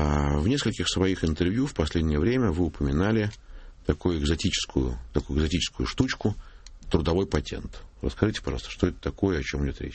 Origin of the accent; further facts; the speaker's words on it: Moscow, Russia; я, так сказать, как и вы, москвич